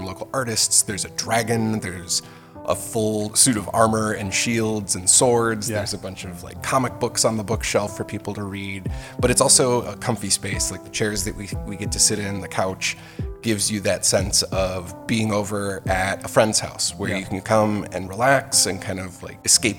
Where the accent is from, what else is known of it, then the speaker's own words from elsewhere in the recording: Illinois, United States; I grew up in the Northwest suburbs, so I didn't really know much about, you know, the Fox Valley.